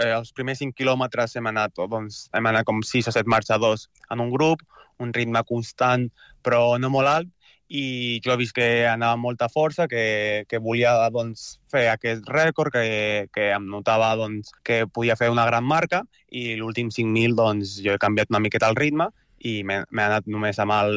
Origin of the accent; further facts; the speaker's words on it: Gavà, Catalonia, Spain; jo soc de Gavà, és veí